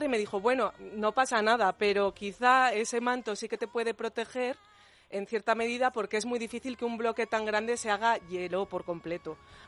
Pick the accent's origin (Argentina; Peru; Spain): Spain; Adrados de Boñar, Castile and León; Somos de la montaña oriental leonesa, de Adrados de Boñar.